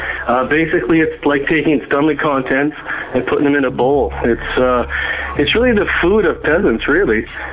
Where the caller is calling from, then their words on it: the Prairies, Canada; Yeah, I'm calling from Canada. I live in the prairies.